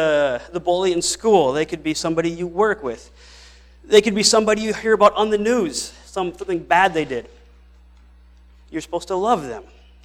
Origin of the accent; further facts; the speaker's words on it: Miles City, Montana, United States; I'm from Miles City, Montana.